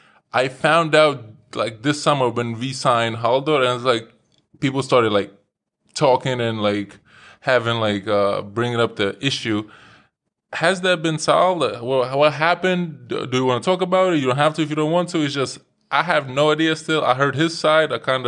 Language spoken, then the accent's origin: English; New York, United States; But it's just how we are. Because I'm from New York.